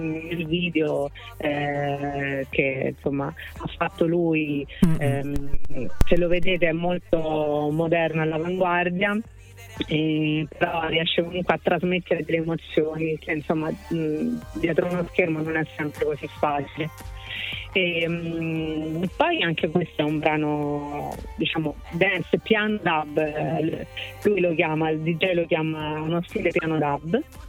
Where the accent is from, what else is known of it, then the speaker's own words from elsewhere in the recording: Rome, Lazio, Italy; Io vengo da Roma.